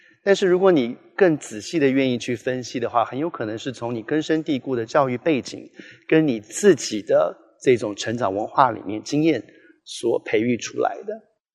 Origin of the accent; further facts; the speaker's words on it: Taiwan; born there; 我除了是中国人出生在台湾之外，更重要的 first and foremost 我是天国的子民。我成为基督徒，我所效忠的是神，